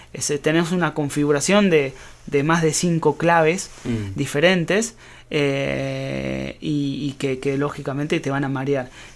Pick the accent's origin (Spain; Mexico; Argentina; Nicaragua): Argentina; la moneda que bueno que nos respalda como argentinos es el USDT